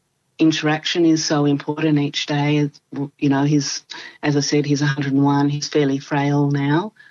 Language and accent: English; Canberra, Australian Capital Territory, Australia; I'm from Canberra.